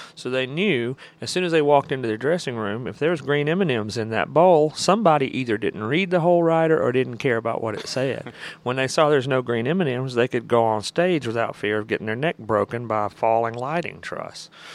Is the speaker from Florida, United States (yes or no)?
no; Alabama, United States; they were looking at me, and I was from Alabama